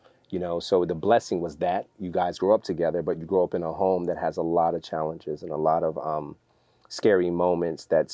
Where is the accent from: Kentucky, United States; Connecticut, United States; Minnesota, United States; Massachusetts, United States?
Connecticut, United States; Bridgeport; also born or lived in Stamford; I was born in Stamford, Connecticut. My folks moved to Bridgeport.